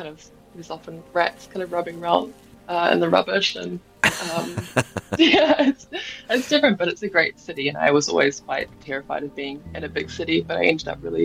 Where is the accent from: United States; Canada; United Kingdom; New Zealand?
New Zealand; Auckland; But I grew up on the North Shore, so kind of out of the city and more in the bush and on the beach.